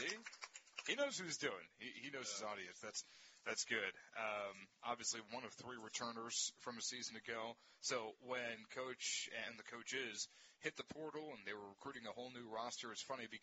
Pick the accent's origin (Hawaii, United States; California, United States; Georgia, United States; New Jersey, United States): New Jersey, United States; Because I'm from New Jersey, New York. It's bigger over there.